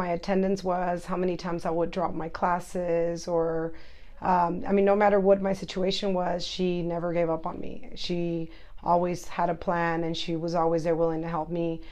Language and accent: English; Houston, Texas, United States; I grew up in the Houston area, and I remember my first 2 years of high school.